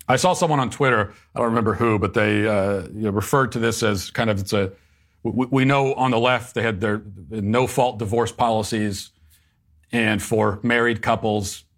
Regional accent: Virginia, United States; I think I may have to return to my home state of Virginia based on this report anyway out of Virginia.

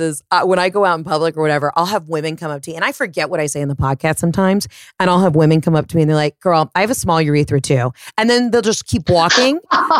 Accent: United States; And I'm just stating that I'm an American and going to vote.

